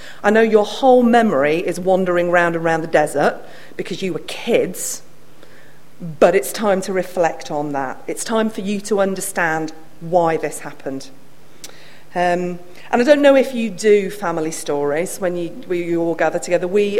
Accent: Durham, North East England, United Kingdom; also born or lived in Leeds; So as Derek said, I'm from Durham. I've been there about 6.5 years now. Before that, I was in Leeds.

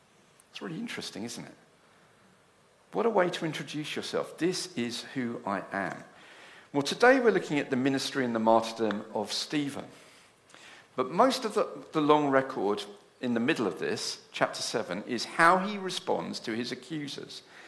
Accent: South East England, United Kingdom; I was brought up in Kent.

